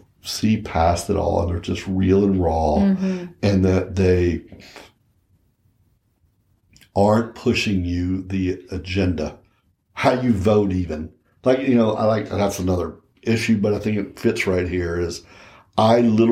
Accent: the South, United States; It depends. I grew up in the Bible Belt.

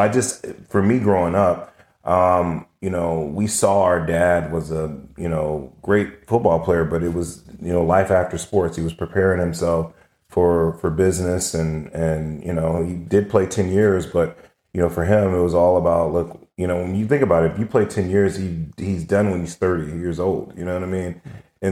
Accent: Oakland, California, United States; born there; I remember I was born in Oakland when he was playing for John Madden.

